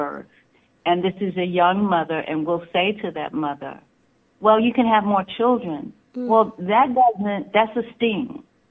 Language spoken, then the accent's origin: English; New York, United States; I'm a New Yorker. So in the winter, just as it's beginning to snow